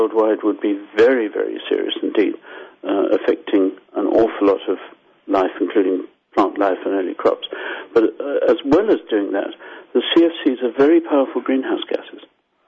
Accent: Harare, Zimbabwe; now in Canada; I'm Zimbabwean, as you probably got from my accent. So, sorry, Zimbabwean Canadian, it's a mess. So I grew up with these fires, and in Harare in July, August, you choke.

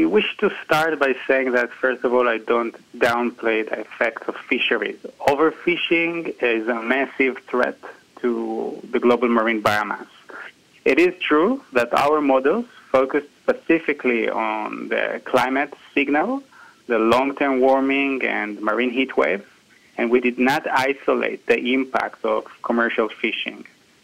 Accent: Israel; English is a second language; I'm originally from Israel, which is in the east part of the Mediterranean Sea

